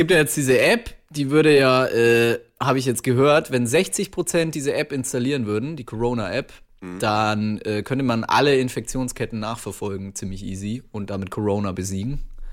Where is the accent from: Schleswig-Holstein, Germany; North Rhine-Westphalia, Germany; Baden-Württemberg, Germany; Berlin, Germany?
North Rhine-Westphalia, Germany; Cologne; Ja, wir sind Kölner.